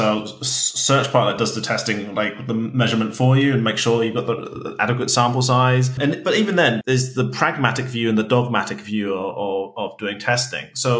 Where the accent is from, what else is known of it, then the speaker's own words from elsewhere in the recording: United Kingdom; I shouldn't use that because that's the Brexit split and that triggers me as a British person.